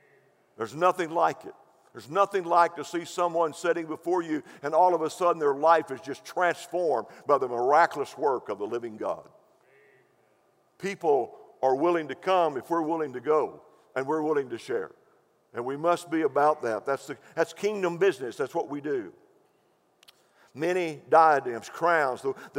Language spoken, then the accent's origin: English; Texas, United States; but that's okay because I'm from West Texas.